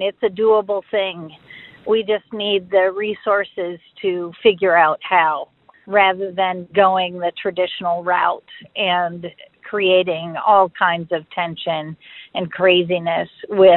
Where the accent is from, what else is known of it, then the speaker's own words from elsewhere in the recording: Ann Arbor, Michigan, United States; I'm from Ann Arbor.